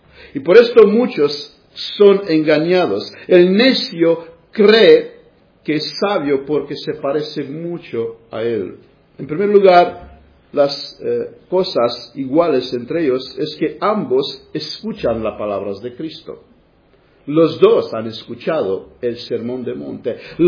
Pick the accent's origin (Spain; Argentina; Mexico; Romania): Romania; Spanish is a second language; esto he visto este verano, en las vacaciones que tuve en mi país. Estuve en una noche de evangelismo en una ciudad grande. Se reunieron muchísimos cristianos, mucha gente. Han habido un evangelismo al aire libre. Vino un predicador famoso también en Rumanía.